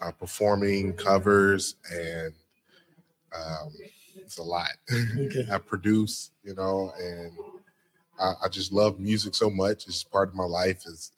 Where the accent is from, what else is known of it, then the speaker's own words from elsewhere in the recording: Jackson, Mississippi, United States; now in Memphis, United States; well, originally I'm from Jackson, Mississippi. I've been living in Memphis for about 10 years.